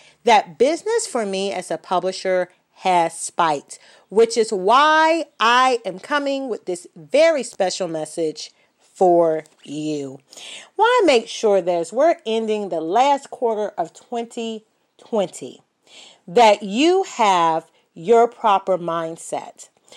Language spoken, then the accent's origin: English; United States; I am an American businesswoman